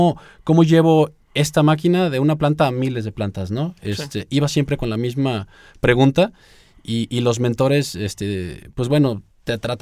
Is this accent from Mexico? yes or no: yes; Mexico; nos volteaban a ver como mexicanos, sin experiencia